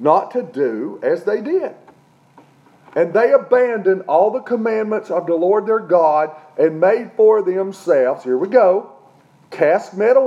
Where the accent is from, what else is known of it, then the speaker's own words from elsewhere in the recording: Tennessee, United States; When I grew up in East Tennessee, I was still in my 20s, and there was a sect of Buddhists, the Buddhist colony, who wanted to buy a big plot of land on the side of English Mountain, which overlooked Newport.